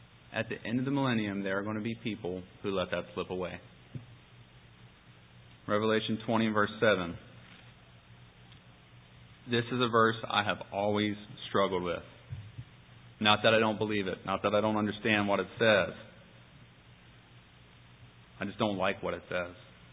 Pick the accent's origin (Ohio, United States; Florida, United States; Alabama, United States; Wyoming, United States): Ohio, United States; Cincinnati; I grew up in Cincinnati, where I still live today.